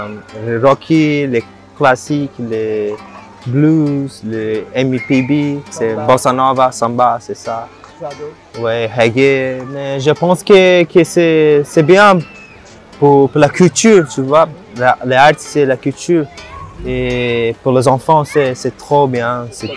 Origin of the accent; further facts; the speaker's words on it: Brazil; French is a second language; j'avais 20 ans. Je suis brésilien. J'ai habité ici, ça fait un an, quelque chose.